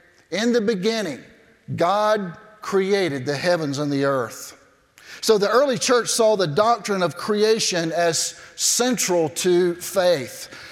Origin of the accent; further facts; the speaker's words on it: Cairo, Georgia, United States; I'm from South Georgia. I'm from a little town called Cairo.